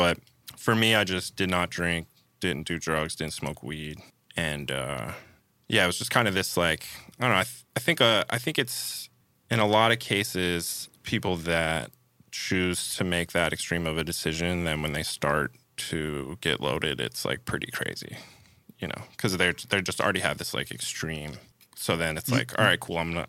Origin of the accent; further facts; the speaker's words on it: Baltimore, Maryland, United States; I think just growing up in Baltimore with the amount of like danger that's around